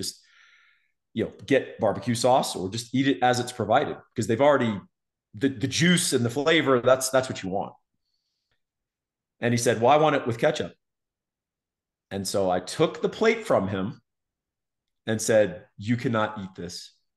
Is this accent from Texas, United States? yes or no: yes; Texas, United States; And the guy goes, where are you from? And I said, Texas.